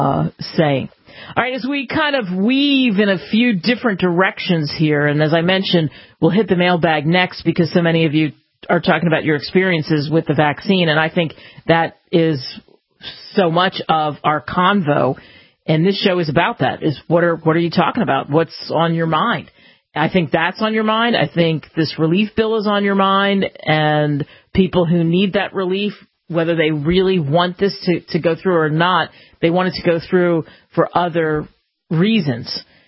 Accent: New Jersey, United States; I just grew up on … because I grew up in New Jersey

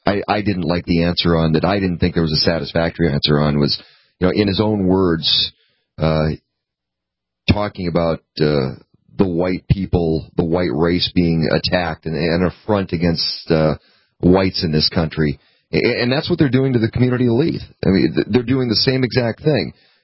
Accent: Grand Forks, North Dakota, United States; I grew up in around Grand Forks, but it's the armpit of North Dakota's weather.

